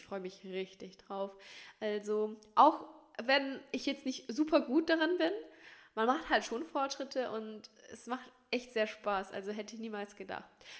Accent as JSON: {"language": "German", "country": "Turkey", "said": "aber ich bin Türkin"}